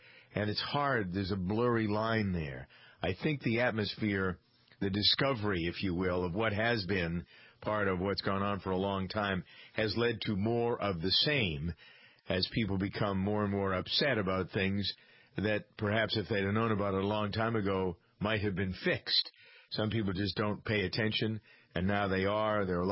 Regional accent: Massachusetts, United States; I remember in the town I grew up in Massachusetts, the caliber of the selectmen used to be extraordinary.

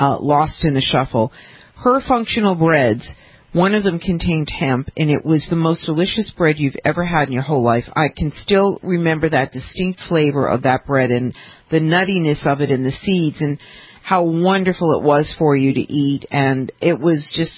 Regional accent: Massachusetts, United States; Oh, in my home state, too, yes. Yes, but you know what? I have to say that anything that's happening in my state of Massachusetts when it comes to cannabis

